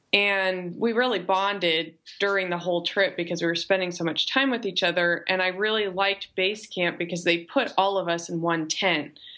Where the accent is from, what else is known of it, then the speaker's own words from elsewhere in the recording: Colorado, United States; So I'm from Colorado originally. So mm-hmm. I'm kind of from a mountain area. And I studied abroad in Chile